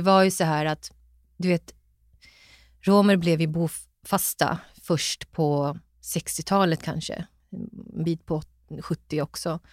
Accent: Stockholm, Stockholm County, Sweden; Ja, jag är född och uppväxt i Stockholm och bor i Stockholm.

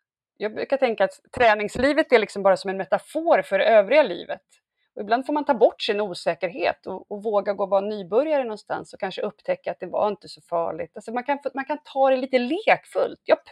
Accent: Stockholm, Stockholm County, Sweden; där har vi som stockholmare... en fördel

